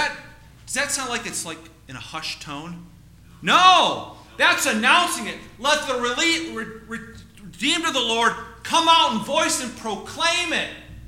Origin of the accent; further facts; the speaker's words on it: Cleveland, Ohio, United States; You know, we're from Cleveland, and so are there closet Cleveland Browns fans?